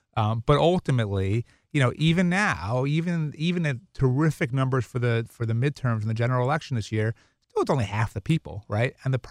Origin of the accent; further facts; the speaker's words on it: New York, United States; I grew up in New York, in Brooklyn, Long Island, first generation American. We didn't really have any money or know anybody.